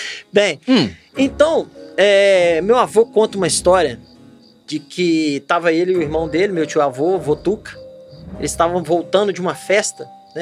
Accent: Juiz de Fora, Minas Gerais, Brazil; Bom, como eu passei muito da minha infância em Juiz de Fora, morei em Juiz de Fora

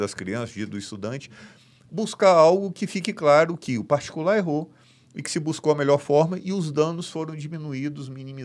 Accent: Espírito Santo, Brazil; eu sou do Espírito Santo, esse município é da região que eu sou natural, né, que minha mãe mora lá ainda, e eu sempre vou aos finais de semana

